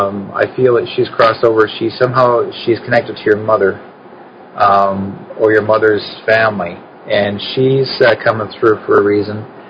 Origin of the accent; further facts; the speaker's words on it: Brandon, Manitoba, Canada; moved away; Winnipeg's funny. I'm from there. I'm originally from Brandon, Manitoba.